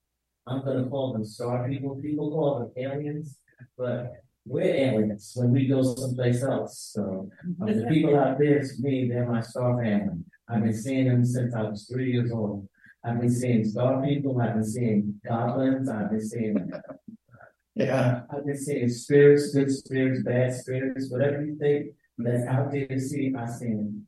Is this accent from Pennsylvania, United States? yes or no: yes; Pennsylvania, United States; I come from Pennsylvania.